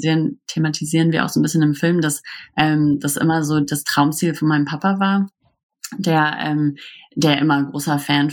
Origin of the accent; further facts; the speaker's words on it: Hamburg, Germany; wir kommen ja aus Hamburg